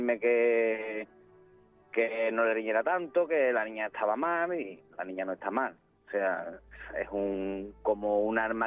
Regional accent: Seville, Andalusia, Spain; siempre hemos sido una familia, nosotros somos de Sevilla.

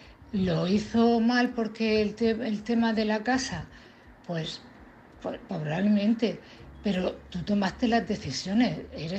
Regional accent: Cartagena, Region of Murcia, Spain; de Cartagena, precisamente.

